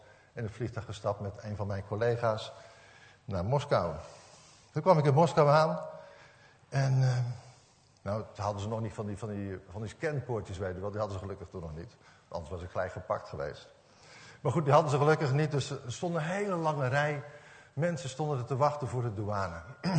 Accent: Netherlands; Ik zeg, ik kom uit Nederland en ik kom wel bijbels brengen.

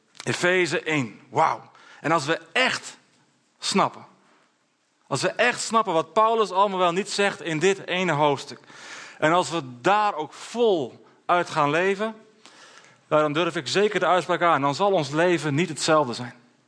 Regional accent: Drenthe, Netherlands; also born or lived in Hengelo; ik ben een Drent, dus dat is ook wel fijn, hè? Drent en Twente, dat matcht wel een beetje. Ik heb hier ook een paar jaar gewoond.

